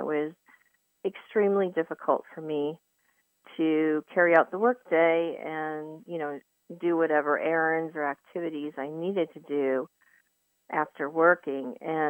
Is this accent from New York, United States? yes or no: no; Minnesota, United States; moved away as an adult; also born or lived in California / Arizona / Colorado / North Carolina; I'm 52 and or 53, just turned 53 in December, born and raised in Minnesota. And at the age of 21, I knew I wanted to escape the frozen tundra, so to speak.